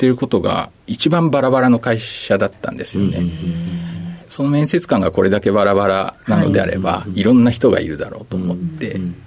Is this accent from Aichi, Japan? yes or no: no; Shizuoka, Japan; 静岡県の静岡市です。